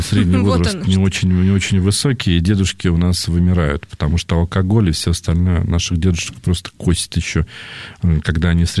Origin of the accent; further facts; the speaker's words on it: Russia; мы же все из родом, ну, родом с того места, откуда мы, где мы живем, где мы проживаем, да, то есть мы все из России